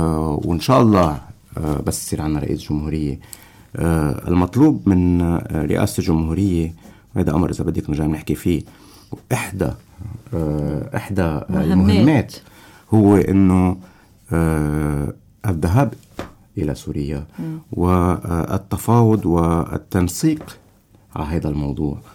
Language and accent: Arabic; Lebanon; كلبنانيين.